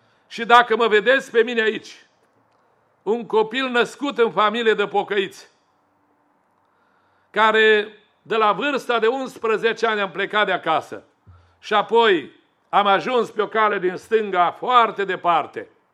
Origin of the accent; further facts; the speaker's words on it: Bihor County, Romania; also born or lived in Reșița; Eu sunt din Bihor și m-am dus în Reșița. Acolo am lucrat pe șantier de tineret.